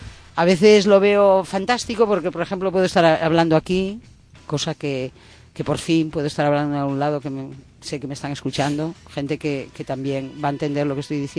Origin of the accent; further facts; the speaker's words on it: Galicia, Spain; pues me voy a Galicia, a mi tierra, que está más barato.